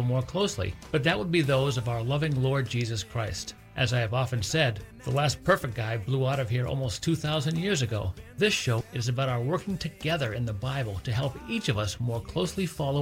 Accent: New England, United States; I grew up in the New England area

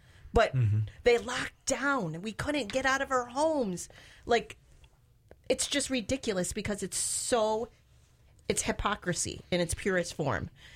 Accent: Chicago, Illinois, United States; I come from Chicago, which has so many levels of government.

